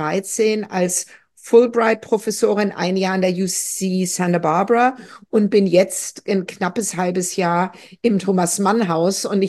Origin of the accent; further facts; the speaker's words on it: Stuttgart, Baden-Württemberg, Germany; Ich bin in Stuttgart groß geworden, in den 70er und 80er Jahren.